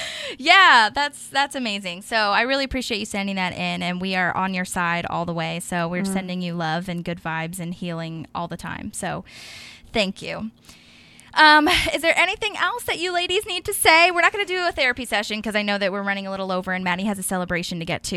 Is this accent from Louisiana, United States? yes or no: no; Philadelphia, Pennsylvania, United States; now in Tampa Bay area, United States; I live in Florida, the Tampa Bay area, but I had to go back to her hometown, my hometown of Philadelphia, to live with my parents while going through treatment at Penn Medicine.